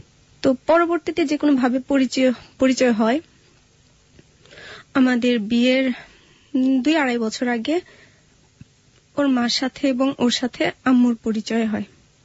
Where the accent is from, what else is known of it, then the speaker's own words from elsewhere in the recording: Dhaka, Dhaka Division, Bangladesh; আমি ঢাকাতেই বড় হয়েছি